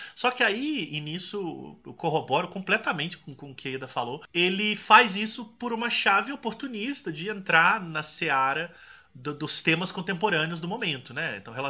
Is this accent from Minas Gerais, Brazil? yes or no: yes; Minas Gerais, Brazil; Eu sou mineiro, né, gente?